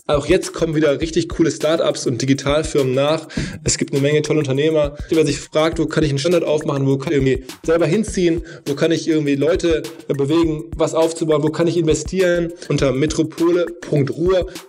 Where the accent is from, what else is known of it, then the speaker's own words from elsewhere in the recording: Essen, North Rhine-Westphalia, Germany; ich bin selber Kind des Ruhrgebiets und habe der Region echt viel zu verdanken. Bin aufgewachsen in Essen, habe in einem Bäckerladen in Bochum gearbeitet, mal in Dortmund einige Jahre studiert, in Oberhausen viele Nächte gefeiert.